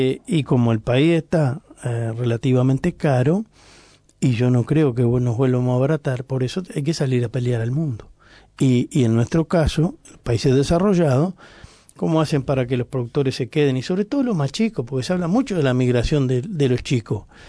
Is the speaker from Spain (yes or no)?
no; Uruguay; En nuestro país, es una característica que somos pocos uruguayos, ¿verdad?